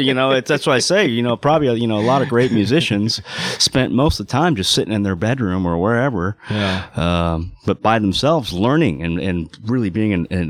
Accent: Girdwood, Alaska, United States; also born or lived in Anchorage; Yes, I'm from Anchorage, Alaska. Or actually, let's just say Alaska, and I will say Anchorage because it is the nearest town that I lived in. Came from a town called Girdwood, which is about 40, maybe 50 miles outside of Anchorage.

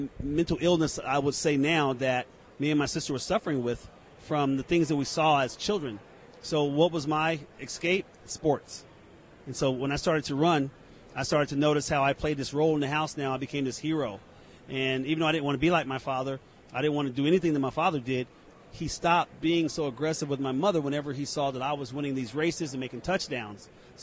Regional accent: Trenton, New Jersey, United States; born there; And 9 months later, I was born right there in Trenton.

